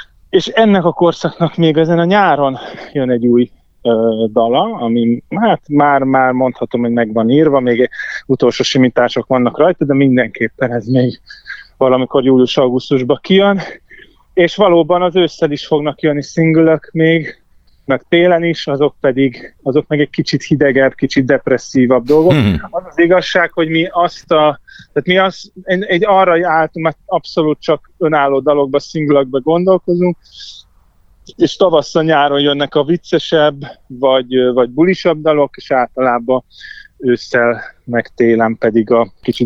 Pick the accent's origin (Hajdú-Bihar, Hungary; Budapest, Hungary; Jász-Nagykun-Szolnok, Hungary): Budapest, Hungary; én egy tőzsgyökeres budapesti gyerek vagyok, és 38 éve ebben a városban élek